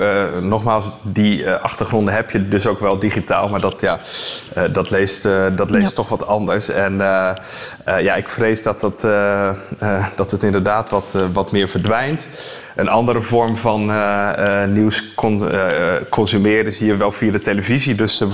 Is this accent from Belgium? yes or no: no; Netherlands; als ik kijk in ieder geval naar Nederland, waar ik vandaan kom van origine